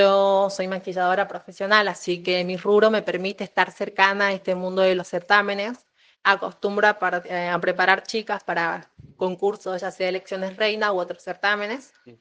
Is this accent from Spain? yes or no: no; Jujuy, Argentina; esta vez soy una representante de Jujuy, pero que está participando para aportar la banda de Salta, de la provincia aledaña.